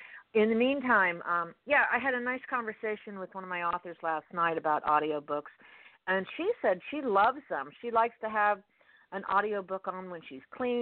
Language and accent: English; Miami, Florida, United States; because I'm from Miami